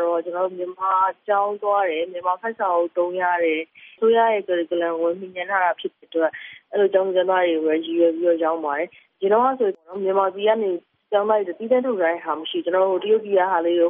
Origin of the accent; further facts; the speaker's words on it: Yangon, Yangon Region, Myanmar; ကျွန်တော်ဆိုရန်ကုန်မှာပဲမွေးရန်ကုန်မှာပဲကြီး